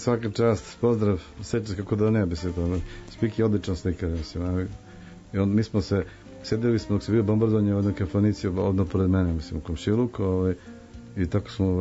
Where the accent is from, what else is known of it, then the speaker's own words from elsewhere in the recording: Split, Split-Dalmatia County, Croatia; Ja sam detinjstvo proveo u Splitu, tako da moguće ima toga ti neke dalmatinski